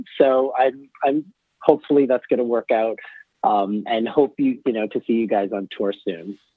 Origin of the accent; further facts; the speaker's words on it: Boston, Massachusetts, United States; I'm from Boston, Massachusetts, and huge